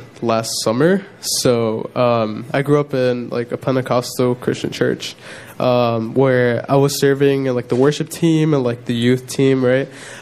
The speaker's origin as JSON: {"language": "English", "town": "Chicago", "region": "Illinois", "country": "United States", "said": "I'm from Chicago."}